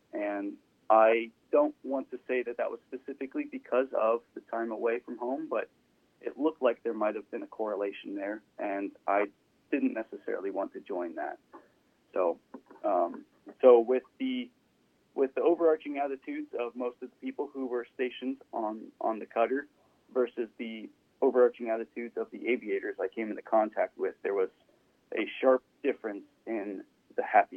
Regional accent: San Luis Obispo, California, United States; also born or lived in Massachusetts; now in Traverse City, United States; So there's parts of it that reminds me of my hometown of San Luis Obispo. There's other parts of it that reminds me of small town Massachusetts, where I spent a couple of years.

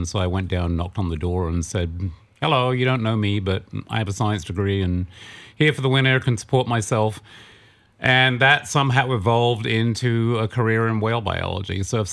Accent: England, United Kingdom; moved away as an adult; Short version, I'm English originally, came over here in 1980.

